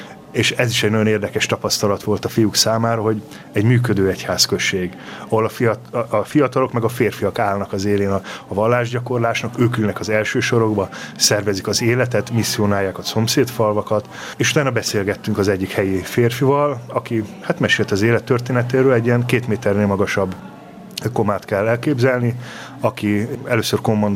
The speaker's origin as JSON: {"language": "Hungarian", "region": "Budapest", "country": "Hungary", "said": "Voltam a régi pasaréti, amelyik plébániáról származom barátaimmal, 6 fiú."}